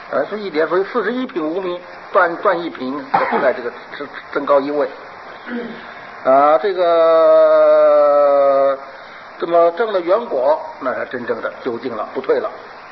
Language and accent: Chinese; China; 这以上这一段是日本人的，别看我们中国人的啊，